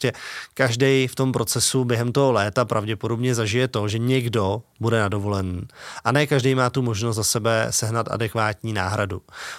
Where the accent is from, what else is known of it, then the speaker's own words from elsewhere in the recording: Plzeň, Plzeň Region, Czechia; tím, že jsem z Plzně, tak mám ještě klienty z Plzně